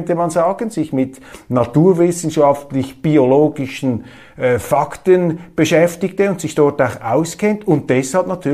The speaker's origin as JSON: {"language": "German", "country": "Switzerland", "said": "Und das ist ja auch mein Eindruck als Schweizer"}